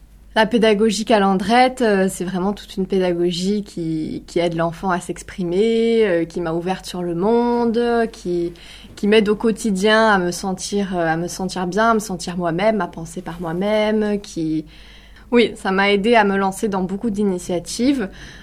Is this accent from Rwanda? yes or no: no; Montpellier, Occitanie, France; je vais bientôt avoir 19 ans, voilà, j'habite sur Montpellier. Je suis née à Montpellier et j'y suis toujours restée tout au long de ma scolarité et encore aujourd'hui. Mes parents sont d'ailleurs, mais je suis la première génération à naître à Montpellier